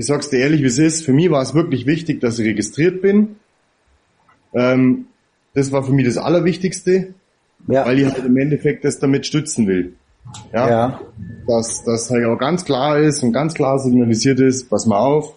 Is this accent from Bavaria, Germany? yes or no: yes; Bavaria, Germany; born there; aber ich bin trotzdem Bayer. Also ich bin in Bayern geboren.